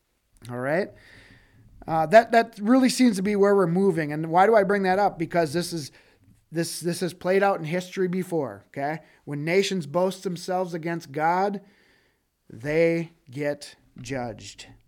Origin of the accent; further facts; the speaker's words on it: Brooklyn Center, Minnesota, United States; I grew up close to the city of Minneapolis. I grew up in Brooklyn Center.